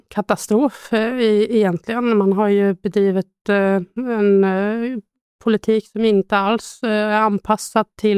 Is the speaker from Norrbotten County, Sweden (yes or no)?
no; Sandviken, Gävleborg County, Sweden; now in Nacka, Sweden; Jag kommer från Sandviken, bruksort. Nu bor jag ju i Stockholm, då, eller till och med faktiskt i Nacka.